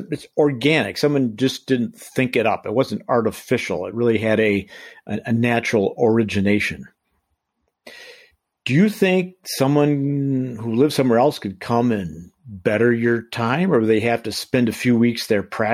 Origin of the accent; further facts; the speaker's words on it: Colorado, United States; Well, I'm from Colorado, so I would need to practice up by standing in a cold shower, I guess.